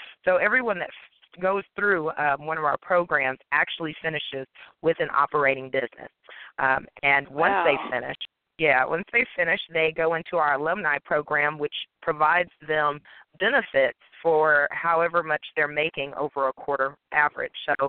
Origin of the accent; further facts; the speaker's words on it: Dallas, Texas, United States; I'm from Dallas, and I've just been doing a lot in the community lately